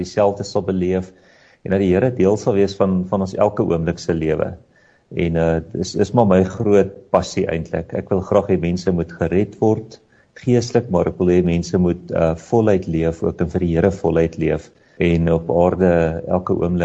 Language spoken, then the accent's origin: Afrikaans; Pretoria, Gauteng, South Africa; now in Potchefstroom, South Africa; Ek het in Pretoria groot geword